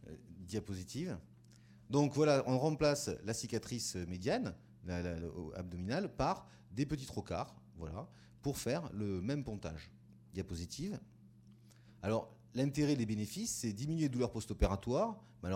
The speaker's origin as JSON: {"language": "French", "town": "Toulouse", "region": "Occitanie", "country": "France", "said": "donc moi je viens de Toulouse"}